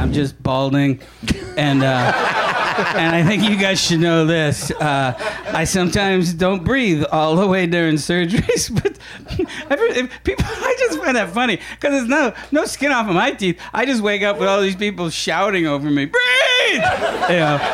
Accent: Syracuse, New York, United States; I grew up in Syracuse.

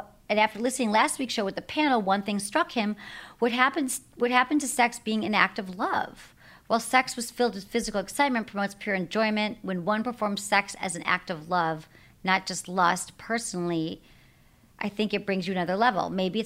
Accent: San Francisco, California, United States; because I'm not from LA, I'm from San Francisco, if anything, in Michigan.

